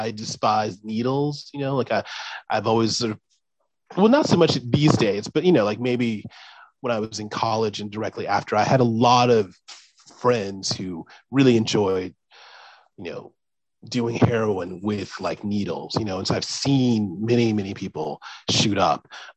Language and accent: English; Alabama, United States; also born or lived in San Francisco; now in New York, United States; I grew up in Alabama and I moved to San Francisco, and you have a little more space in San Francisco, but it's still, you know, a very congested big city. And now I live in New York